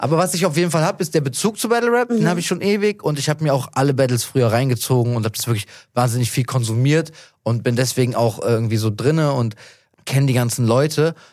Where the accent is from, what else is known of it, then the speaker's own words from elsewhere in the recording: Cologne, North Rhine-Westphalia, Germany; ich bin aus Köln.